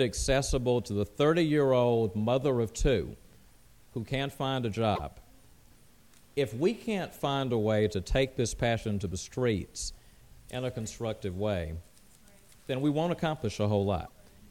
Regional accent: Montgomery, Alabama, United States; as a lot of people believed in my hometown of Montgomery, Alabama, back in 1954

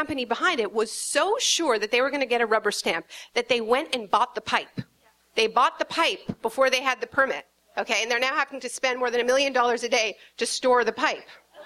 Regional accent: Canada; look, I'm from Canada.

